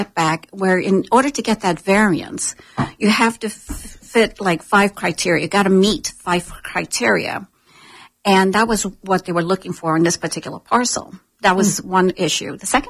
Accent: New York City, New York, United States; now in Sarasota County, United States; I grew up in New York City, wanted to get away from that. So when I got to Sarasota County and Siesta Key, I'm like, okay, this is what I want.

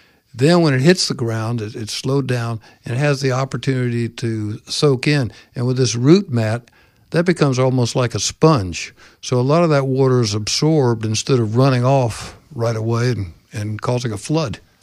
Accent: Florida, United States; I haven't done that so much in a while, but one thing that as I grew up in Florida, Florida's changed from, being an old guy.

